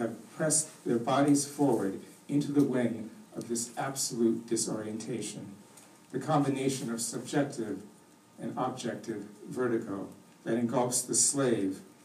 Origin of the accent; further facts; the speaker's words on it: Minneapolis, Minnesota, United States; who launched AIM in 1968 in my hometown in Minneapolis, Minnesota